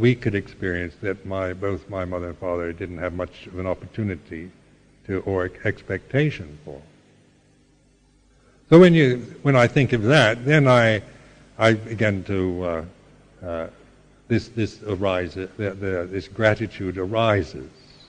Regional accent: Seattle, Washington, United States; being born in on the West Coast, nice place like Seattle, you know, a pleasant enough place to live and grow up

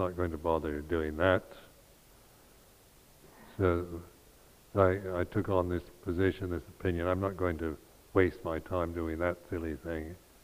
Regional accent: United States; having a skeptical mind and being American, you can be quite opinionated, as I was.

